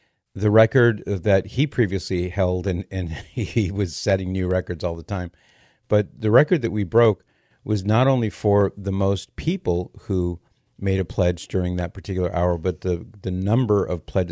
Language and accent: English; California, United States; I was rooting for the Rams, my home team, my hometown team. I'm from Southern California, so I couldn't help but root for the Rams.